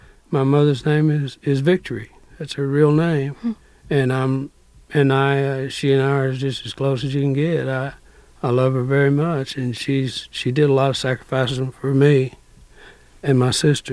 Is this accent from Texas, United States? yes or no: yes; Corsicana, Texas, United States; also born or lived in Waco, Texas; I was born in Corsicana, Texas. And it's about 53 miles northeast of Waco, Texas. And I lived there until I was 12 years old.